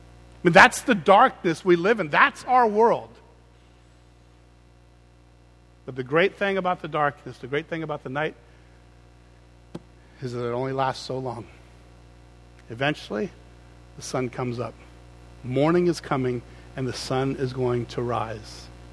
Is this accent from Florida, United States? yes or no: yes; Clearwater, Florida, United States; I mean, I'm a kid from Clearwater, Florida, right? Spent most of my summers and winters on the beach.